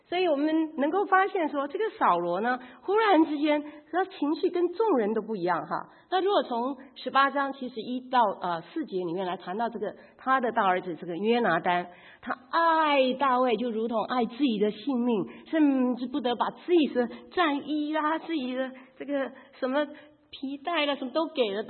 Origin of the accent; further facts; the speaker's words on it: Taiwan; 我们台湾人就打下去了哈